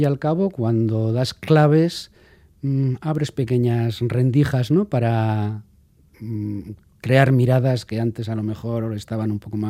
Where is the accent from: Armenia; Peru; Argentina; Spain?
Spain; Bilbao, Basque Country; Somos de Bilbao, pero para tanto. Y bueno, pues sí, viví al lado de Soho de Nueva York.